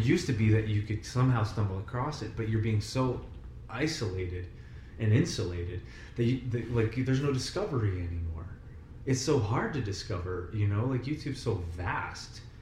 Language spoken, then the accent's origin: English; California, United States; I wasn't in Malibu or anything, but no, I grew up in the Mojave Desert.